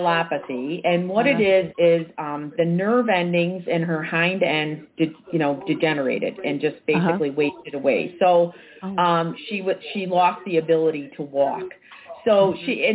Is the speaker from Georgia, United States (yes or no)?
no; Chicago, Illinois, United States; I am an Irish Catholic girl from the south side of Chicago.